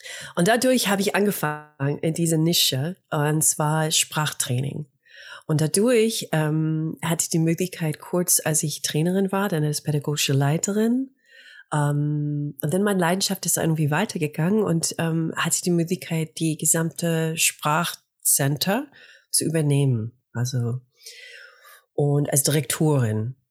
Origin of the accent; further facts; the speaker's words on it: United States; now in Germany; Ich bin Amerikanerin, ich wohne in Deutschland seit einer Weile. Und ich bin erst hier gekommen, halt einfach nach Deutschland als Tänzerin, als professionelle Tänzerin. Erstmals nach Europa, nach Dänemark, dann habe ich getanzt in Frankreich